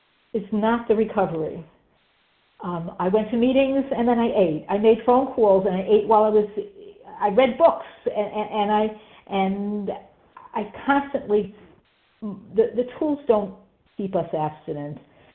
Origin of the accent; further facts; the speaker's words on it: Chicago, Illinois, United States; I'm from Illinois, Chicago, and I'm very grateful to be here today